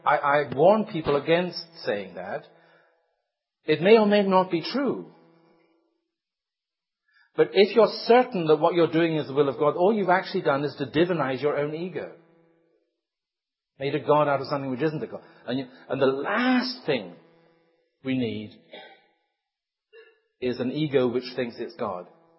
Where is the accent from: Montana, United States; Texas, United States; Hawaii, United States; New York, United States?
Montana, United States; And I said, I'm from Montana. And they look at me and say, yeah, right. But, and I was from Montana.